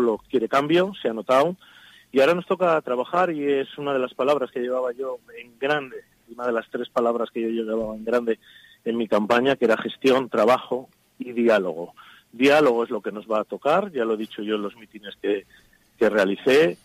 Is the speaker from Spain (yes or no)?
yes; Laredo, Cantabria, Spain; al final todos somos de Laredo